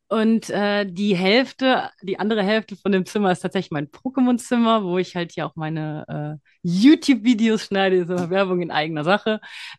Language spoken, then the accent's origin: German; Frankfurt, Hesse, Germany; Also ich bin eine typische Frankfurterin, immer schon in Frankfurt gelebt, war noch nie weg. Ich habe mal zwischenzeitlich ganz kurz in Thailand gelebt, aber offiziell immer Frankfurterin gewesen.